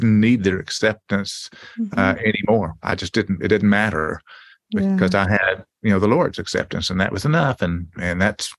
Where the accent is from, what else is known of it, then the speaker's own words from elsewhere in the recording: Oklahoma, United States; I was raised in Oklahoma, in rural Oklahoma.